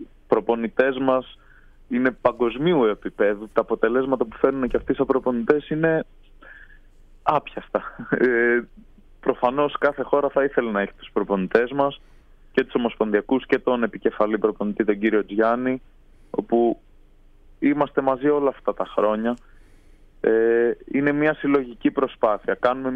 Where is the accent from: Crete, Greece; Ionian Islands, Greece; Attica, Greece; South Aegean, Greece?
Attica, Greece; Athens; Καταγωγή έχω από τον Πτελεό Μαγνησίας. Γεννήθηκα και μεγάλωσα στην Αθήνα, αλλά το Πτελεό ή Φτελιό, έτσι όπως το λέμε εμείς οι Φτελιανοί, νιώθω σαν τόπο μου.